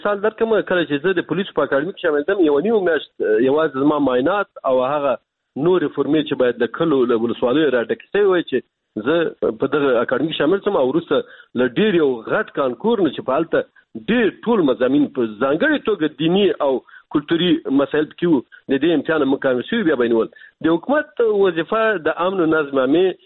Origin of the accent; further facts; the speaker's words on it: Baghlan, Afghanistan; په هغه منطقه کې چې موږ د بغلان یو